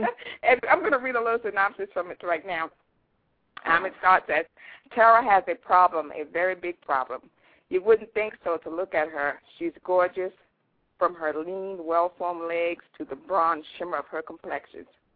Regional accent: New York, United States; also born or lived in South Carolina; I was born in South Carolina, so naturally I know a little bit about the South, but I was raised in New York.

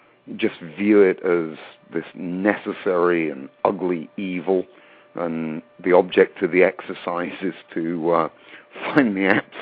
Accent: England, United Kingdom; I grew up in England. You might have figured that out from my accent. You're right. It's not really much of a Mississippian accent.

